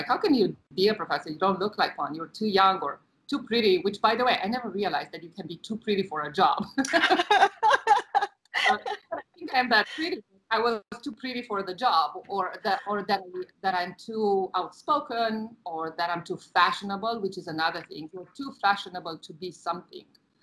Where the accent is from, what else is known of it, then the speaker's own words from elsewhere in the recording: Romania; so I was raised in Romania. I went to college there.